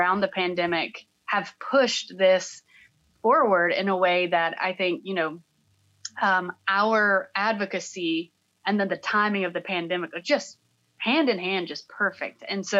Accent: Atlanta, Georgia, United States; I mean, obviously, I'm here in Atlanta, Georgia. I grew up in Georgia, in the suburbs of Atlanta. Mm-hmm. And I've spent most of my life here.

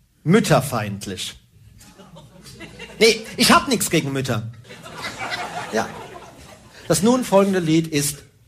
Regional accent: Grasellenbach, Hesse, Germany; also born or lived in Weinheim; Und im Odenwald aufgewachsen.

